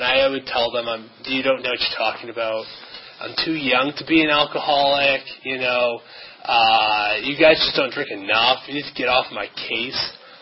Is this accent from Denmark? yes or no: no; New Hampshire, United States; I'm from New Hampshire, not from around here. And I, you know, went to public high school.